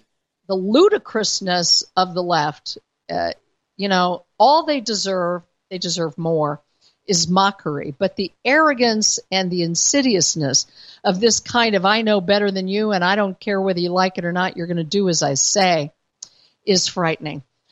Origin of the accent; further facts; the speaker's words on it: Denver, Colorado, United States; But we determined that even though my hometown is Denver, Colorado, I was born and raised there. My parents were natives of Denver, and I went away and came back.